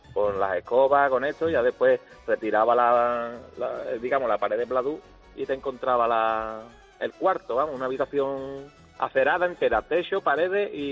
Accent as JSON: {"language": "Spanish", "town": "Cádiz", "region": "Andalusia", "country": "Spain", "said": "yo soy de Cádiz"}